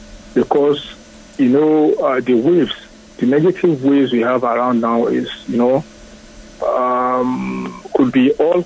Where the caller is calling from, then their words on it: Akute, Ogun, Nigeria; I'm calling from Akute.